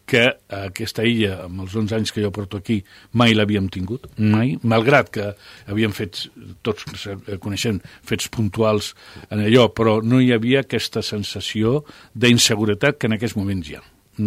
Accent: Teruel, Aragon, Spain; jo que sóc de Terol, pues a Terol fa fred.

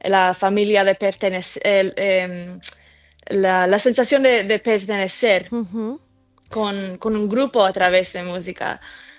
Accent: United States; yo crecí en Estados Unidos, siempre tuve esos sonidos en mi alrededor

